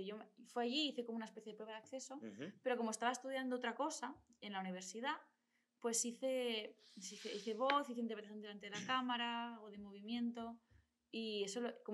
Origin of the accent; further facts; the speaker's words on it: Sant Just Desvern, Catalonia, Spain; en Sant Just, que es de donde soy. Yo no soy de Barcelona, Barcelona, soy de Sant Just, que es un pueblecito que está a las afueras de Barcelona, vaya.